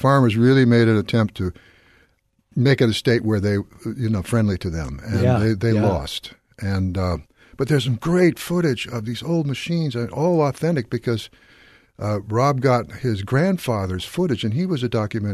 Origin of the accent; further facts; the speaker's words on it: Mill Valley, California, United States; born there; I was born in Mill Valley.